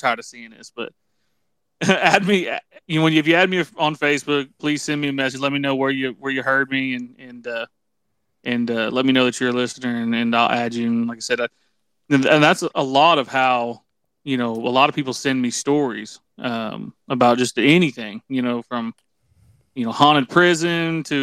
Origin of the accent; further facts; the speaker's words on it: Oklahoma, United States; I come from Kiowa people, and I come from Cheyenne Arapaho people. So, but I'm born and raised Northeast Oklahoma. On the Cherokee Reservation, currently living in the Tulsa area